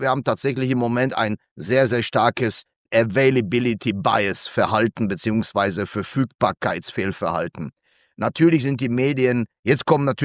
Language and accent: German; Germany; now in Switzerland; ich bin Deutscher, das wissen Sie.